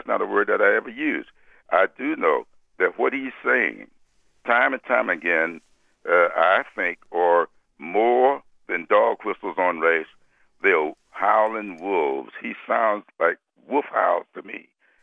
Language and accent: English; South Carolina, United States; When Hillary Clinton was still a college student, she came to my home state of South Carolina to help us.